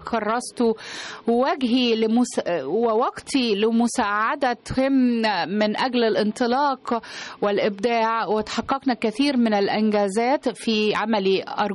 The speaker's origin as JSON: {"language": "Arabic", "country": "Egypt", "said": "فقلت أن أعود بذلك إلى بلدي مصر"}